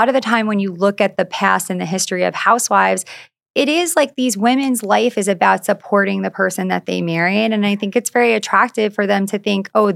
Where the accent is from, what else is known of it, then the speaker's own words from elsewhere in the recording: New York, United States; I grew up on Long Island, so close to the city, but not like where I was with stars or anything like that.